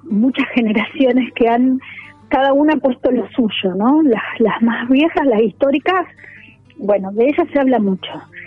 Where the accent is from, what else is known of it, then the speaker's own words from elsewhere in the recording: Coronda, Santa Fe, Argentina; born there; Coronda, que es el pueblo, que es una ciudad, pero bueno, tiene 20.000 habitantes, donde yo nací